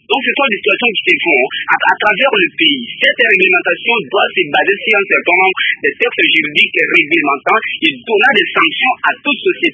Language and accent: French; Équateur, DR Congo; Et ici précisément chez nous, à l'Équateur